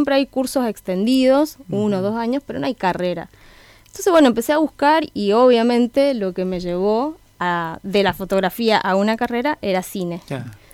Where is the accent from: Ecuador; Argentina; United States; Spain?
Argentina; Guaymallén, Mendoza; now in Santa Fe, Argentina; vengo de Mendoza, del departamento de Guaymallén. Hace 7-8 años que estoy acá.